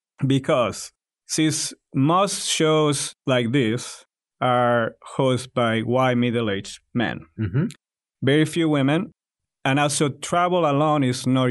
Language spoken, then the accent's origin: English; Spain; English is a second language; Then Barcelona was a choice two ways. One is my home country. I'm not from Barcelona, but it was exciting for me to do it.